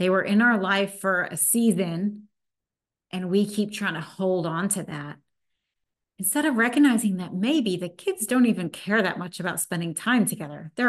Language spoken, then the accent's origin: English; Texas, United States; which makes a little more sense since I grew up in Texas